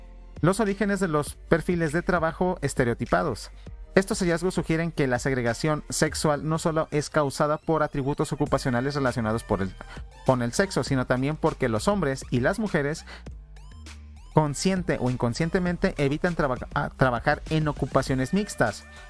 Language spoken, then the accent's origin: Spanish; Mexico; en mi país, en México